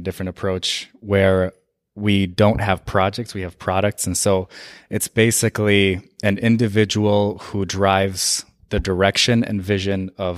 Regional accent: Saudi Arabia; moved away; I was born and raised in Saudi Arabia. My mom is from Syria, and my dad is from Tunisia. And I was born and raised in a country where I wasn't a citizen. And here, I'm not a citizen either.

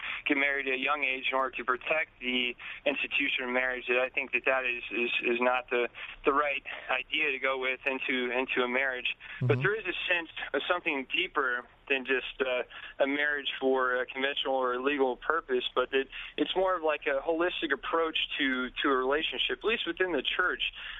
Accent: Texas, United States; now in Staten Island, United States; I'm currently serving on active duty in the military on Staten Island, but I'm originally from Texas.

